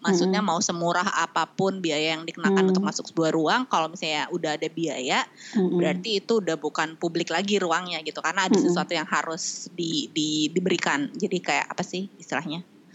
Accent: Makassar, South Sulawesi, Indonesia; also born or lived in Bandung / Bali; Kalau gue tuh pernah tinggal yang cukup lama itu di, ya di Bandung, iya, di Makassar karena gue dari Makassar.

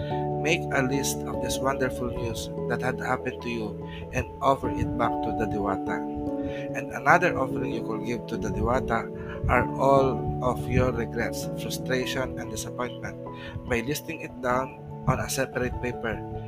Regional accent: Philippines; English is a second language; we as Filipino people were very blessed that as Filipino in our homeland, we still speak our native languages

